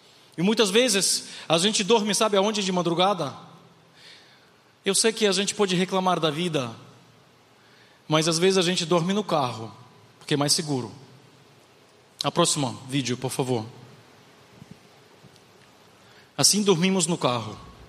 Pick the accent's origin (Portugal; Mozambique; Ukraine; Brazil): Ukraine; Portuguese is a second language; Não, eu sou da Ucrânia.